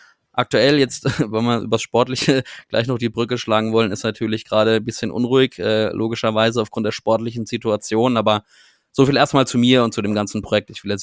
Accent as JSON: {"language": "German", "town": "Karlsruhe", "region": "Baden-Württemberg", "country": "Germany", "tie": "born there", "said": "Witzigerweise aus Gibraltar und aus München, das ist eine lange Geschichte. Aber wir kommen beide gebürtig aus Karlsruhe"}